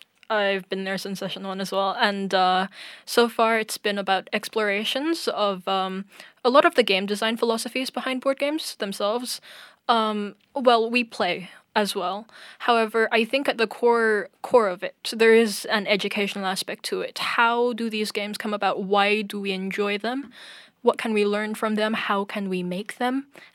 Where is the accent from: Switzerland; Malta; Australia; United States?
Malta; Born and raised.